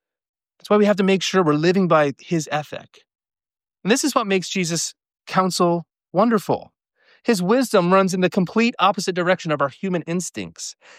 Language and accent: English; Newfoundland and Labrador, Canada; You know, I grew up in Newfoundland.